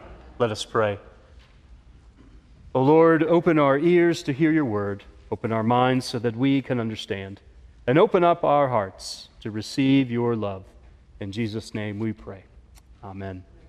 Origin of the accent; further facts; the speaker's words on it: Manlius, New York, United States; No way, I'm from Manlius. That's crazy. You know, what are the chances another family from Syracuse would be at this hotel?